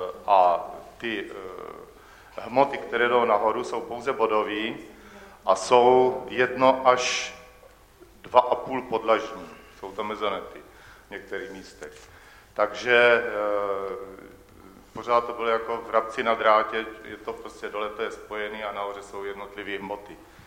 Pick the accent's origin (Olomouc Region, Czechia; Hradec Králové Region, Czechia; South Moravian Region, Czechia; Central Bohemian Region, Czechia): South Moravian Region, Czechia; Brno; jsem z Brna